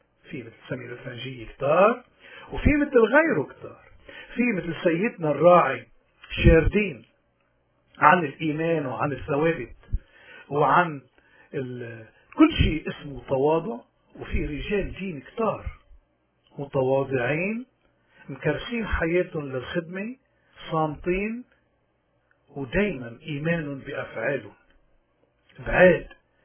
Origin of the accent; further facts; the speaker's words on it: Lebanon; هالنموذج اللي عندنا بلبنان اليوم العالم كله بحاجة له